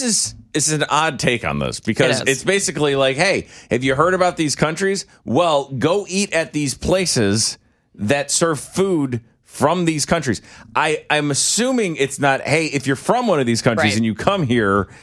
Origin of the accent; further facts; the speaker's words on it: St. Louis, Missouri, United States; didn't understand when I said I'm from St. Louis. I lived in Kansas City. My family's still in St. Louis.